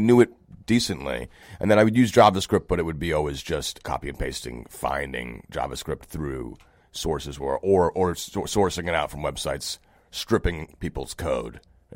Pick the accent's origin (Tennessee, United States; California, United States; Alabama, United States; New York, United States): New York, United States; Brooklyn; we grew up in Brooklyn, so.